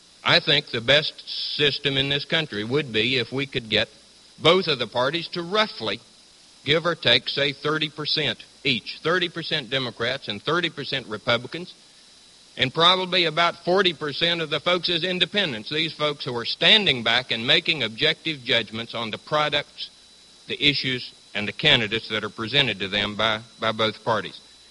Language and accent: English; Virginia, United States; I know of areas in my home state of Virginia, and each of you know some areas, I'm sure, in your own, where politics is a grim and deadly business.